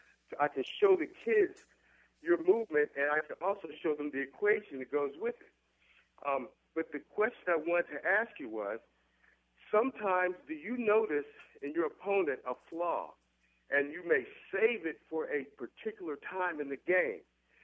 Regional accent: Kansas City, United States; First of all, I'm from Kansas City

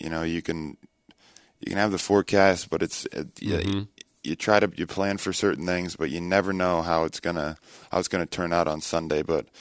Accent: Kansas City, Missouri, United States; obviously my team was the Chiefs growing up in Kansas City

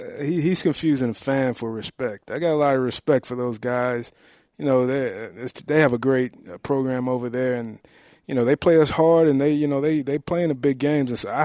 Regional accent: Killeen, Texas, United States; I grew up in Killeen, where Tommy Harris is also from

